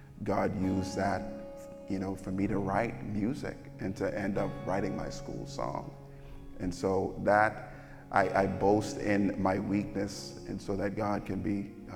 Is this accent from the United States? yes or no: no; Bahamas; as a kid growing up in the Bahamas